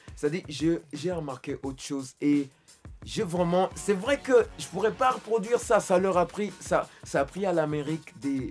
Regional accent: Kinshasa, DR Congo; Je viens tout fraîchement de la République démocratique du Congo. Et pour être précis, je viens de Kinshasa.

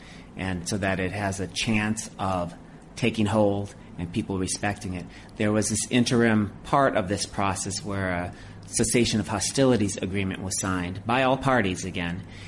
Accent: Wisconsin, United States; a little old lady in my home state of Wisconsin reaching into her purse to pay taxes.

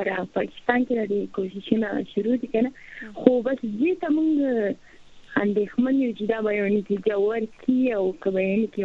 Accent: Afghanistan; now in Balochistan, Pakistan; مونږ هم پښتانه یو بیا هم که افغانان یو او دلته مهاجرې بلوچستان کې

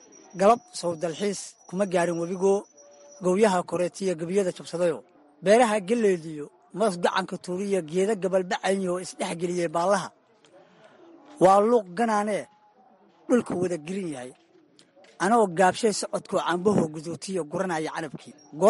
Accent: Lower Juba, Somalia; also born or lived in Cawdaq, Galgaduud; waxaan ku koray sida jubbada hoose ilaa iyo gobollada dhexe.

